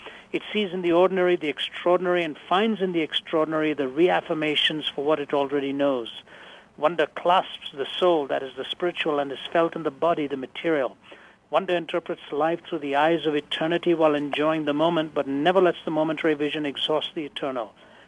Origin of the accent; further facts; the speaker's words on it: India; moved away as an adult; also born or lived in Canada; now in United States; I was raised in India, in Asia, raised in an Indian home as an Indian youngster, and yet I went to Canada when I was 20, moved with my family.